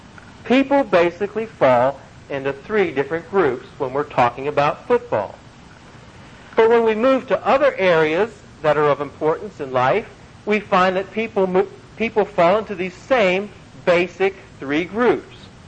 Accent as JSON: {"language": "English", "town": "Washington", "region": "District of Columbia", "country": "United States", "said": "since I'm from Washington, for that matter, I'm just an occasional fan"}